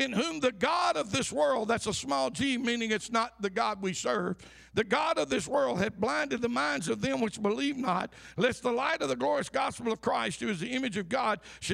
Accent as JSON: {"language": "English", "region": "Alabama", "country": "United States", "tie": "born there", "said": "I was born in Tuscaloosa County. I no longer live there."}